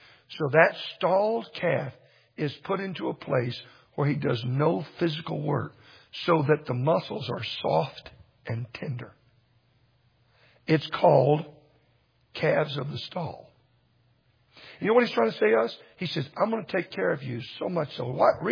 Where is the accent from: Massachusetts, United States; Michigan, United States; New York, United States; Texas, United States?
Texas, United States; When I first came here years ago, somebody gave me a present, a live lobster. Well, I'm from Texas.